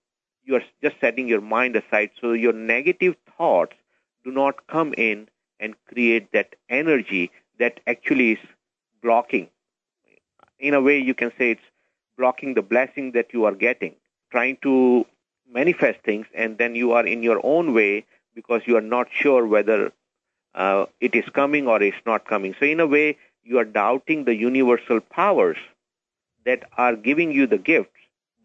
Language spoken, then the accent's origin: English; India; English is a second language; moved away as an adult; now in United States; I am actually from India. I came to U.S. in 1980.